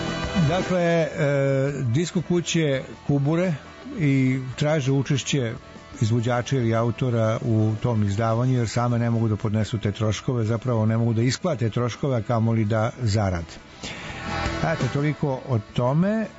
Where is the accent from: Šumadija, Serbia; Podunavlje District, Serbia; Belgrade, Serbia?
Podunavlje District, Serbia; Smederevo; born there; Ja sam rođen u Smederevu pa to znam